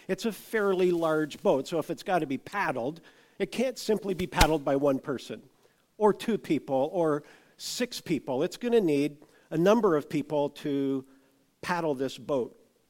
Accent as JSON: {"language": "English", "town": "Meaford", "region": "Ontario", "country": "Canada", "tie": "born or raised there", "lives_now": "Kincardine, Canada", "said": "I grew up in Meaford on the bay. We live in Kincardine, not on the bay."}